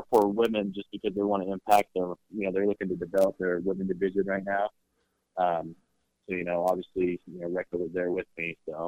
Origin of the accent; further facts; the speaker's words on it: Utah, United States; a lot of them knew I was from Utah, and they reached out to me